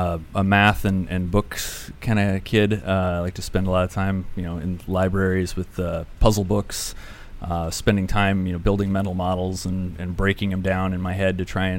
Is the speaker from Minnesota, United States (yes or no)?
yes; St. Cloud, Minnesota, United States; Originally from St. Cloud, Minnesota.